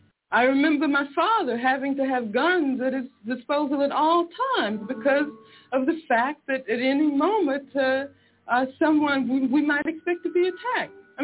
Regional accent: Birmingham, Alabama, United States; I grew up in Birmingham, Alabama.

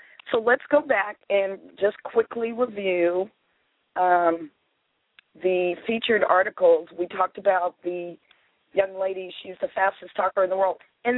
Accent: Massachusetts, United States; Because I grew up in Massachusetts, I recognized the accent immediately.

